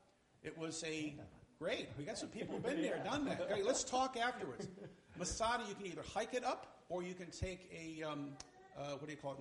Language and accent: English; Lunenburg, Massachusetts, United States; We just happened to mention that I grew up in North Central Massachusetts.